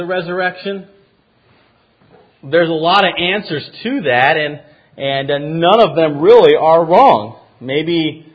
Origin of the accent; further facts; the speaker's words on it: the South, United States; accent: Southern; You may notice that I'm from the South and I have a Southern accent, and I apologize in advance for that.